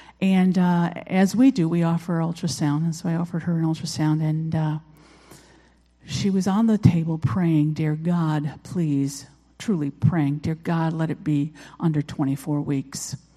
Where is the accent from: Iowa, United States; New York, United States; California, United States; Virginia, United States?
New York, United States; Rochester; now in Warsaw, United States; as Pastor Jack has already said. We're from Warsaw. My husband and I met actually in Rochester, where we grew up, and then I met him when I was 16.